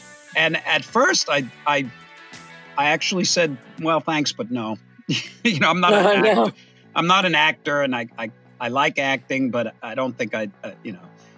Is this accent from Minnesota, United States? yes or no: no; New York, United States; moved away as an adult; Well, I was 20. That was 41 years ago. And I love New York, but California, I came for the work.